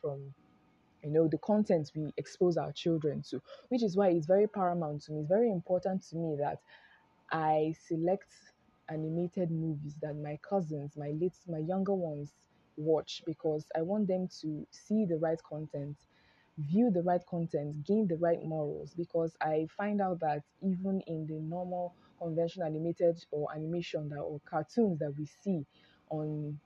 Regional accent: Nigeria; So as a Nigerian community and as Africans, we have values that we tend to protect.

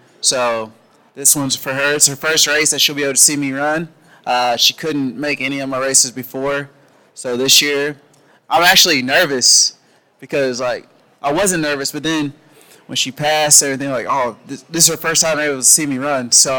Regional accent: Indianapolis, Indiana, United States; So when I run my races, I'm from Indianapolis. So I run a lot of races there, of course.

